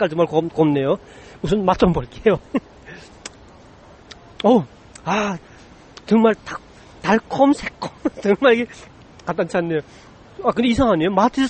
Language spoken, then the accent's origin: Korean; North Korea; now in South Korea; 제가 지금 한국에 온 지가 지금 한 얼마 되지 않았습니다. 근데 북한에 있을 때는 포도가 얼마 안 되거든요.